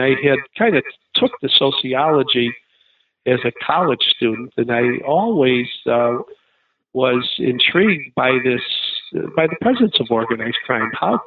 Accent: Chicago, Illinois, United States; Well, I grew up in Chicago. I grew up in an Italian neighborhood that had gangsters.

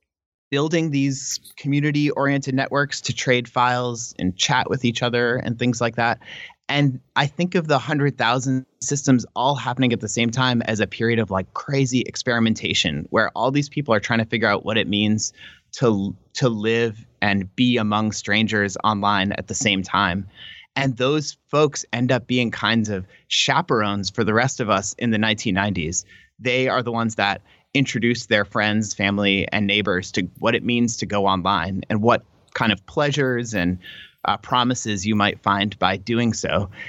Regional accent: United States; And for me as an American scholar

